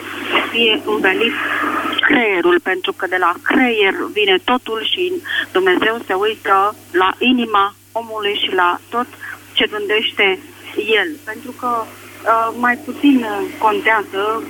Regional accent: Alexandria, Teleorman, Romania; Sunt din Alexandria și sunt la lucru.

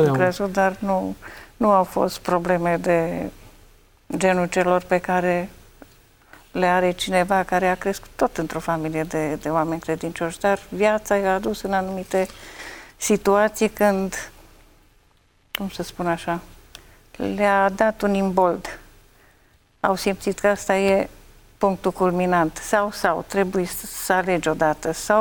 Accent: Reghin, Mureș County, Romania; born there; now in Miercurea Ciuc, Romania; Sunt medic de familie în Miercurea Ciuc, județul Harghita. M-am născut la Reghin, județul Mureș, în urmă cu 57 de ani.

